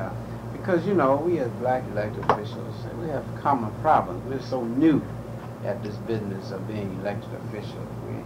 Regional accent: the South, United States; I grew up in the South in a segregated society, per se. And then, you know, I went away to college and was in a grade school and then finally to New York and worked there for about 5 years.

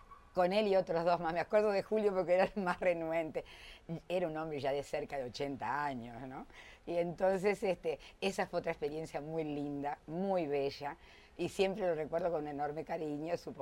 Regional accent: Uruguay; accent: Uruguayan; Yo todavía guardo mi acento uruguayo, que en aquel momento lo tenía mucho más pronunciado.

